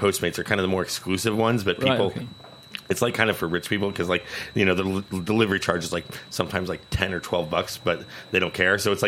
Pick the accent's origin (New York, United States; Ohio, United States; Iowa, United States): New York, United States; I'm a New Yorker, so it's not a pissing contest